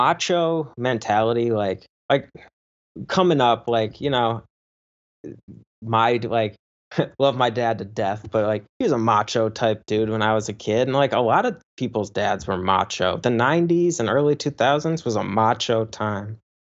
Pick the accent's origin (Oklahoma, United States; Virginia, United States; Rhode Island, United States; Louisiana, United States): Rhode Island, United States; born there; also born or lived in Connecticut; I was born in Rhode Island, so that's like 2 hours. It's like 2.5 hours from New York City. And it's, like, the smallest state in the U.S.